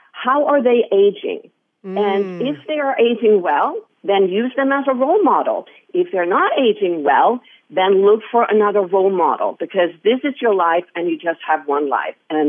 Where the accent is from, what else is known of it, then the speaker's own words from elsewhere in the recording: Sweden; I'm from Sweden, and I became one of Sweden's top five runners. And in my teens, I was sent to Southern California as a 16-year-old